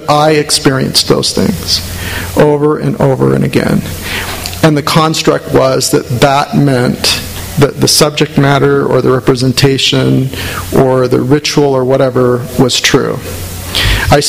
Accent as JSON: {"language": "English", "town": "Mesa", "region": "Arizona", "country": "United States", "tie": "born or raised there", "said": "So my parents joined the church when I was 3 years old in the Phoenix area of Arizona. I grew up in East Mesa, Arizona."}